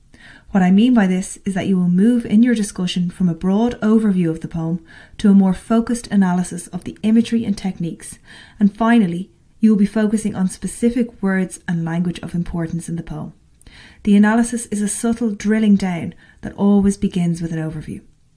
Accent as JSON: {"language": "English", "town": "Dublin", "region": "Leinster", "country": "Ireland", "said": "I'm an English teacher from Dublin"}